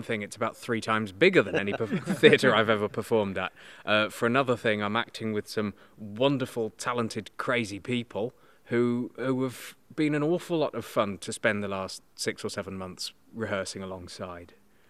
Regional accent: Northampton, East Midlands, United Kingdom; I'm from Northampton and originally from Duston Players.

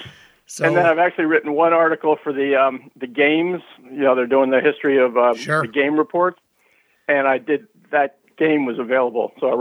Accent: New Jersey, United States; As I say, I grew up right out in Bergen County, right outside New York City.

